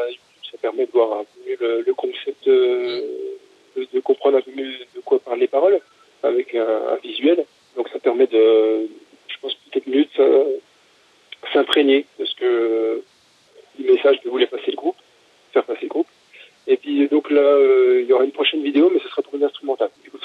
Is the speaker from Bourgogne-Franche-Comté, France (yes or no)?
yes; Besançon, Bourgogne-Franche-Comté, France; On est originaire de Besançon, mais c'est vrai qu'on est tous un peu éparpillés autour de Besançon, donc on n'est pas loin de la frontière suisse